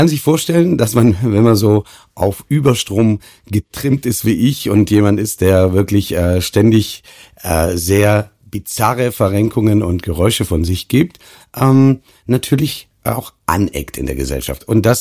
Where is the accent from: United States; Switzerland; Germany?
Germany; Stuttgart, Baden-Württemberg; Ich komme aus Stuttgart, ich lebe dort